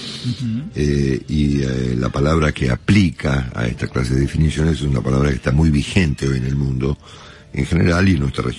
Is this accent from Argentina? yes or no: yes; Argentina